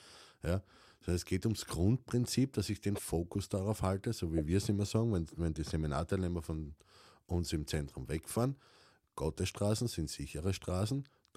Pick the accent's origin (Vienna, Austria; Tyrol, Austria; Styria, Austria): Styria, Austria; ich komme aus der St. Eiermark.